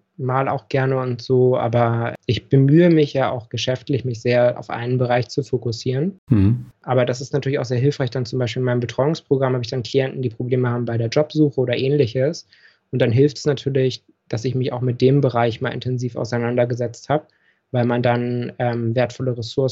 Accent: Berlin, Germany; born there; also ich bin in Berlin auch geboren, Geburtsurkunde steht auch West-Berlin

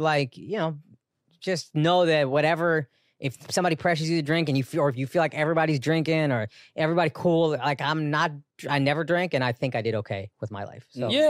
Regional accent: Texas, United States; also born or lived in New York; now in Los Angeles, United States; I grew up in the South in Texas where it is more religious.

